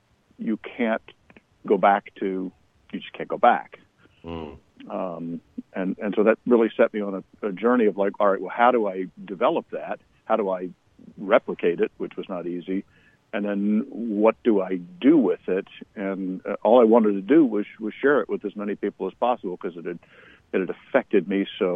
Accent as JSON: {"language": "English", "region": "Kentucky", "country": "United States", "tie": "born or raised there", "said": "I grew up in Kentucky, which was a very fertile environment."}